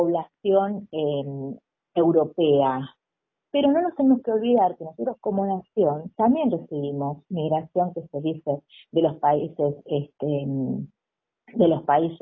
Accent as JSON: {"language": "Spanish", "country": "Argentina", "said": "De la idea de que nosotros somos, Argentina es hijo, somos todos hijos de inmigrantes llegados de los barcos"}